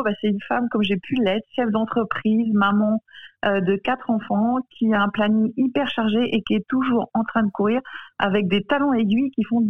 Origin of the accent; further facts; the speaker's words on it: Le Mans, Pays de la Loire, France; Alors bah, parce que déjà, je suis du Mans.